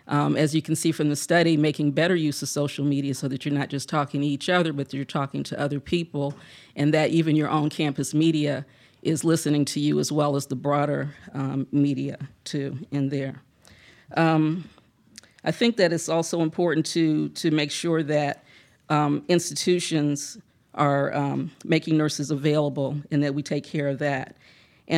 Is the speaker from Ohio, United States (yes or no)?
yes; Akron, Ohio, United States; I would have been at the forefront of the opioid crisis because I'm from Akron, Ohio, and Ohio is at the center of this.